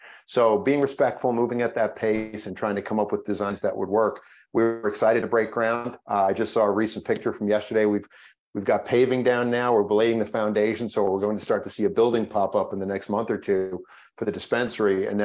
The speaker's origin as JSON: {"language": "English", "region": "New York", "country": "United States", "tie": "born or raised there", "said": "And I grew up on Long Island, not that far from their native lands, and used to go out every Labor Day to their powwow"}